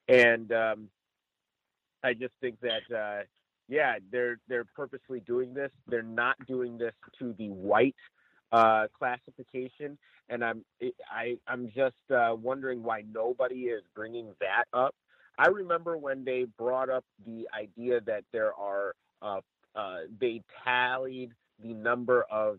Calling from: Los Angeles, California, United States; I'm calling in from Los Angeles

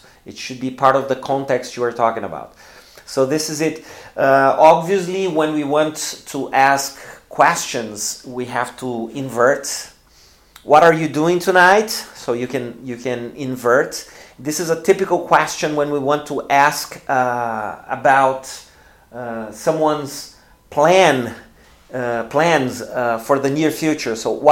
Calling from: Porto Alegre, Rio Grande do Sul, Brazil; English is a second language; I'm speaking from Porto Alegre in the south of Brazil.

